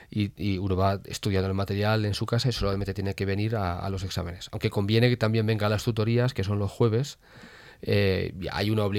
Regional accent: Pedro Muñoz, Castilla-La Mancha, Spain; es mi pueblo

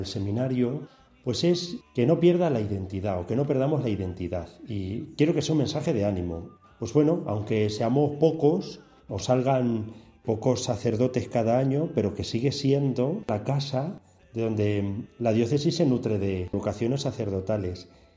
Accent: Tomelloso, Castilla-La Mancha, Spain; born there; nací en Tomelloso el 6 de julio de 1980.

